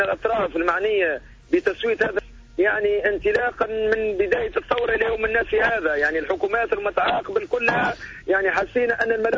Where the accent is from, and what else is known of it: Tunisia